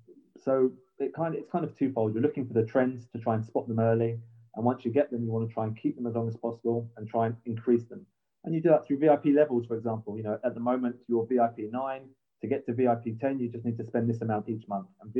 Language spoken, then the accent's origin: English; England, United Kingdom; I'm English. It's easy for me. Get back to see my family, my friends.